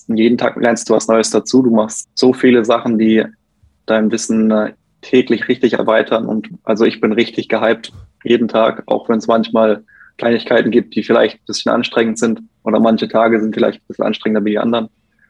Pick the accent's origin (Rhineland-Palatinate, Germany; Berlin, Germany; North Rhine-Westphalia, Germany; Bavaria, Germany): Rhineland-Palatinate, Germany; ich bin 27 Jahre alt, ich komme aus Rheinland-Pfalz.